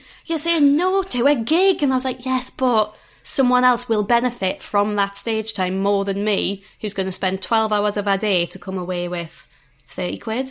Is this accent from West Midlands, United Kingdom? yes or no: no; Newcastle, North East England, United Kingdom; I am from Newcastle.